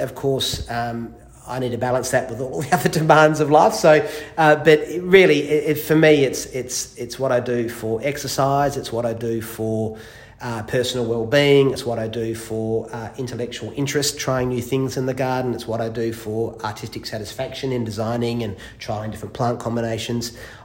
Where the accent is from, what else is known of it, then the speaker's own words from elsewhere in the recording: Western Australia, Australia; I'm not from Fremantle originally. I grew up on the other side of the river, and I grew up in the western suburbs.